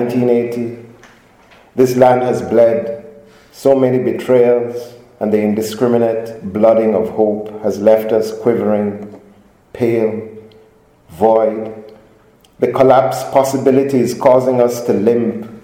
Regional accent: Kingston, Jamaica; I grew up in Kingston, Jamaica in the 1970s

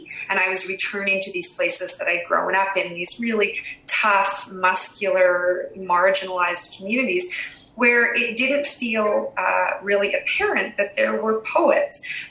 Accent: Port Clements, British Columbia, Canada; also born or lived in Queen Charlotte / Terrace; So I grew up on Haida Gwaii in the Queen Charlottes, in both Port Clements and in Queen Charlotte City.

